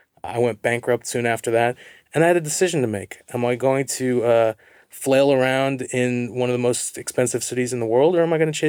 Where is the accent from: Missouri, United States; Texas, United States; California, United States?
California, United States; Bay Area; I grew up in a predominantly Iranian-American family in the Bay Area, and I was always really fascinated with the culture.